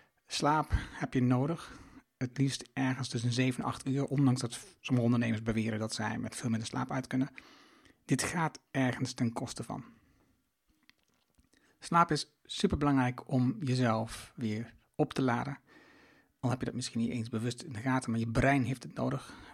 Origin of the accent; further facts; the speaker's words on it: Overijssel, Netherlands; Ik kom uit Twente.